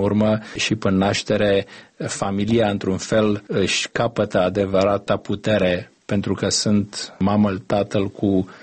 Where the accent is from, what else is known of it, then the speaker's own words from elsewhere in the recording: Romania; eu sunt originar din România